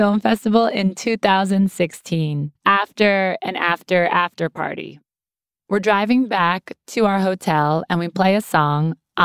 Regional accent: Ohio, United States; I'm from Ohio.

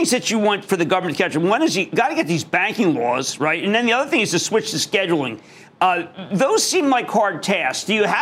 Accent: New Jersey, United States; Let's go to Vic, my home state of New Jersey.

